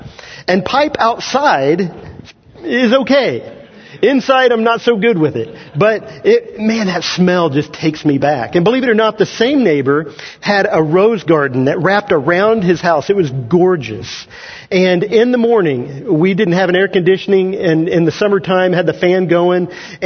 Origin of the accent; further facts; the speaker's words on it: Kansas, United States; now in Indiana, United States; Now, here in Indiana, we have pitch-ins. But where I grew up in Kansas, we had potluck fellowships, okay?